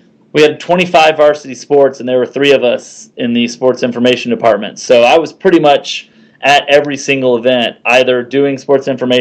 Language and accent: English; Mississippi, United States; I grew up in Mississippi